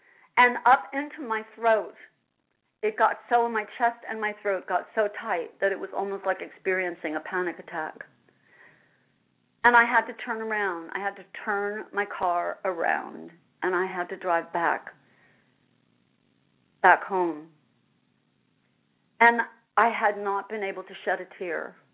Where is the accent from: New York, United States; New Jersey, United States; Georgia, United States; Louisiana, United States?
New Jersey, United States; Asbury Park; I'm back in New Jersey for 6 years, but I grew up here. Asbury Park is my hometown.